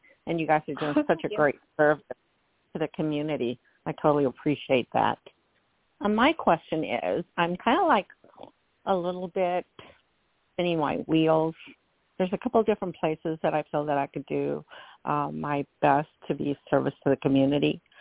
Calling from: Washington, United States; I'm calling from Washington State.

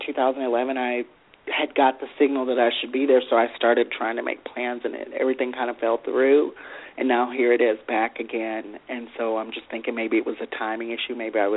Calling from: Texas, United States; Hi, ladies. … from Texas.

